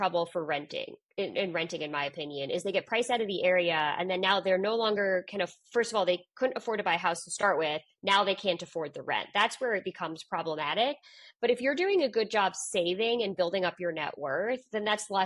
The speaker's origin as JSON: {"language": "English", "region": "East Coast", "country": "United States", "said": "obviously I'm from the East Coast originally"}